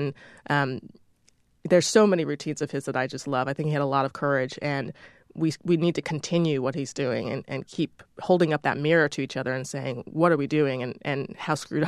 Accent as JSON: {"language": "English", "town": "Washington", "region": "District of Columbia", "country": "United States", "tie": "born or raised there", "said": "I grew up in Washington, D.C., and my parents made decisions to put me into the private school system"}